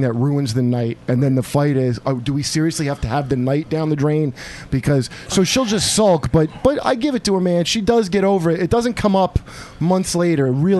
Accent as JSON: {"language": "English", "country": "Yemen", "tie": "born or raised there", "said": "I was raised in Yemen, so no, it's not."}